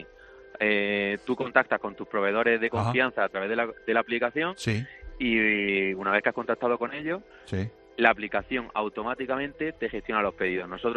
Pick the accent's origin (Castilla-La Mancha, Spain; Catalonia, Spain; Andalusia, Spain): Andalusia, Spain; Granada; accent: Granada; now in Madrid, Spain; En Madrid. Somos de Granada, pero estamos en Madrid.